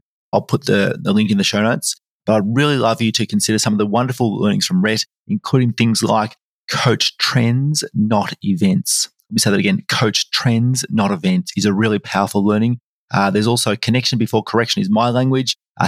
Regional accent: Foster, Victoria, Australia; a not-for-profit aged care facility here in my hometown of Foster

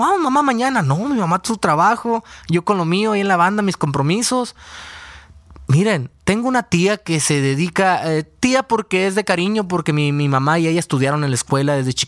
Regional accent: Hermosillo, Sonora, Mexico; que son 14 horas manejando de donde soy yo, de Hermosillo, Sonora.

